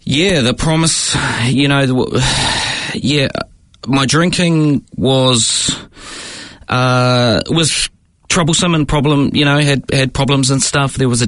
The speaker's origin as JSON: {"language": "English", "region": "Auckland", "country": "New Zealand", "tie": "born or raised there", "said": "So I grew up in West Auckland"}